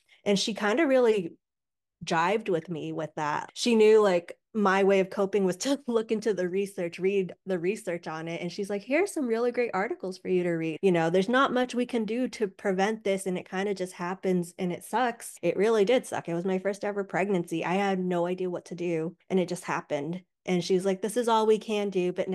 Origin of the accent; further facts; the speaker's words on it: United States; born there; So I was born here in the States, but my family members all were escaping genocide from Cambodia.